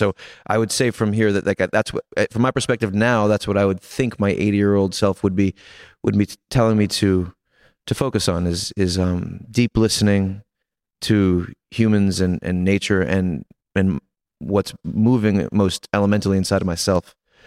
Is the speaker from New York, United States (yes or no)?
yes; New York, United States